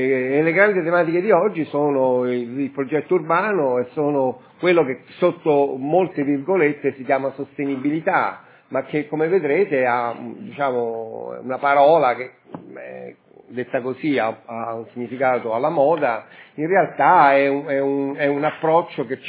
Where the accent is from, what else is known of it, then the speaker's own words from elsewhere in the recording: Warsaw, Masovian Voivodeship, Poland; io vengo da Varsavia